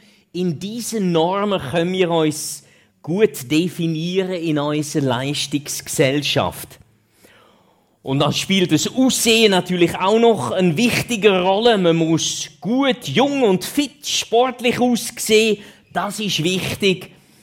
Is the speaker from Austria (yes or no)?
no; Netherlands; also born or lived in Germany; now in Switzerland; Ich habe eine holländische Mutter, einen deutschen Vater und eine schweizerische Frau. Ich bin in Deutschland geboren, in Holland aufgewachsen und habe dann in der Schweiz da studiert.